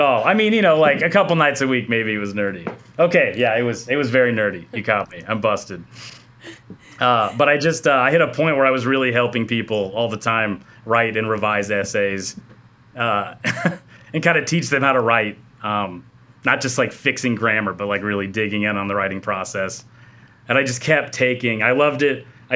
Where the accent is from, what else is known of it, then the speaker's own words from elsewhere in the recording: Omaha, Nebraska, United States; I was born in Omaha.